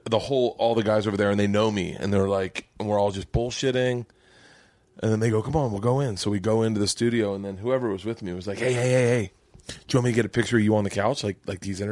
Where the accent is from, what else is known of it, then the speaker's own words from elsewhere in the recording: Florida, United States; I grew up in Florida